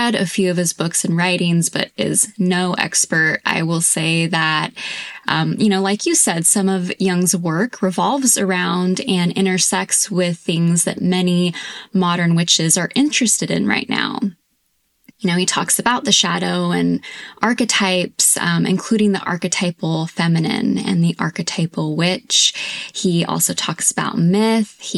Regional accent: California, United States; We're both from the Central Coast of California

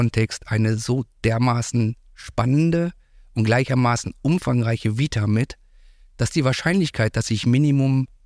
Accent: Hanover, Lower Saxony, Germany; ich komme ja nun auch aus Hannover, zwar nicht aus Linden

